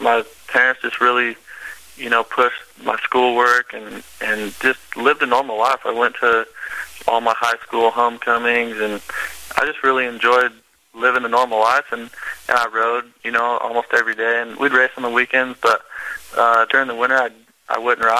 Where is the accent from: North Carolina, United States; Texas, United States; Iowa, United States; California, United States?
Iowa, United States; Yeah, there's a lot of fast motocrossers that actually come from my town.